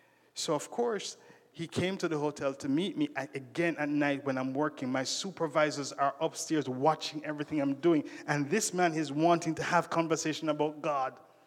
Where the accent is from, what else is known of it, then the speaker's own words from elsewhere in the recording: Jamaica; I said, I'm from Jamaica.